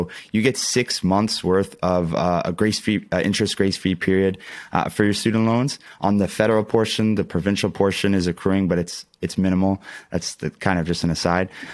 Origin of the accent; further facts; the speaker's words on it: Ontario, Canada; Ontario, I'm from Canada.